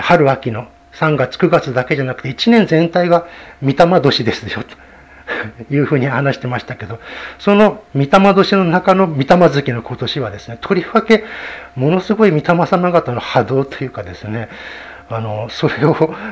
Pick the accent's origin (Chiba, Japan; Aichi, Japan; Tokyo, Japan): Chiba, Japan; Kashiwa; 柏は私が生まれふるさとのようなところなんですね。小学校の時からずっと住んでいた、